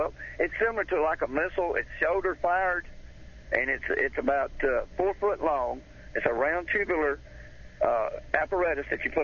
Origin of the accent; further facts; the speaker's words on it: Alabama, United States; Hey, I was raised in Alabama with a .22. I'm a good shot.